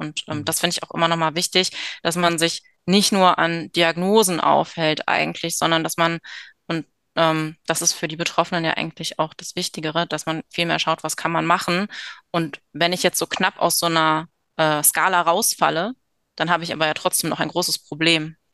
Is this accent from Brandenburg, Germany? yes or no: no; North Rhine-Westphalia, Germany; ich komme aus der Kölner Ecke. Genau, also wir haben hier große Probleme mit dem Stimm-G, dem J und dem Ch.